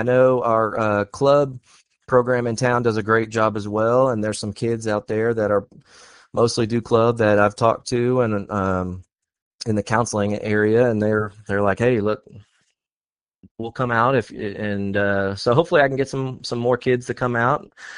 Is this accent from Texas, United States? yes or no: yes; Galveston, Texas, United States; I'm from Galveston, Texas.